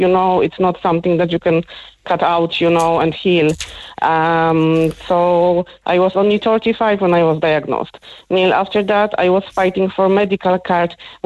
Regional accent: Poland; English is a second language; now in Ireland; No, I obviously not going to be ever Irish because I was born and bred in Poland, you know.

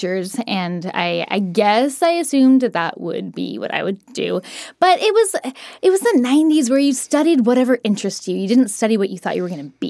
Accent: Oregon, United States; moved away as an adult; now in New York City, United States; I just wanted to move there because I had been born and raised in Oregon and just, I mean, of course I wanted to move to New York City.

